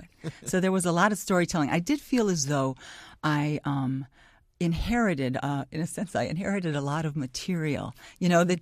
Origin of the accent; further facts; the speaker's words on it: Milwaukee, Wisconsin, United States; which I should call a bubbler because I'm from Milwaukee, we say bubbler